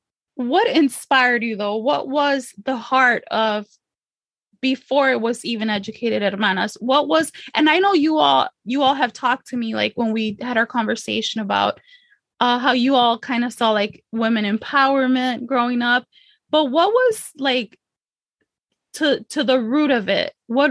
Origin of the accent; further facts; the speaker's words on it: United States; just speaking as Mexican American, as a Chicana